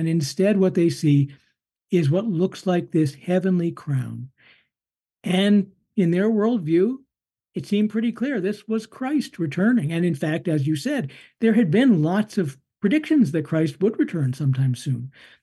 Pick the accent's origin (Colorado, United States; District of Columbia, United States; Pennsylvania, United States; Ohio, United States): Colorado, United States; there will be a total eclipse coming to my home state of Colorado in 2045, August 12th of 2045. It won't go over Boulder where I live, but it goes just south of Denver.